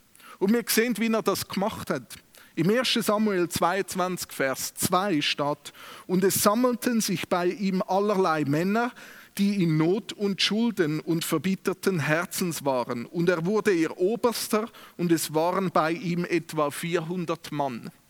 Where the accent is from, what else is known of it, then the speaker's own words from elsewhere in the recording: Switzerland; Ich glaube, es ist ein Thema, das uns als Schweizer extrem beschäftigt.